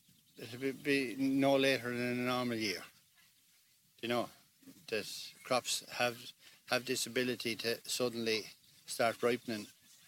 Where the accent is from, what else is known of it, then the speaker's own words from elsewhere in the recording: Ferns, Leinster, Ireland; I'm from Ballingale, Ferns, County Wexford.